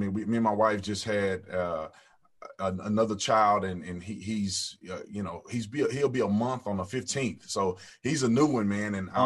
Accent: Texas, United States; You know, I grew up in Texas where God and football was everything.

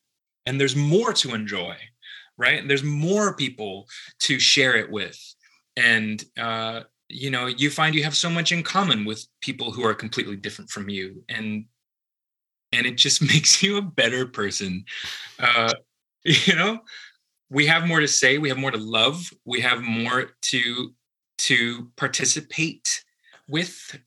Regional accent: Alva, Oklahoma, United States; so I grew up in Oklahoma. It's really, really common for people from my small town, which is called Alva.

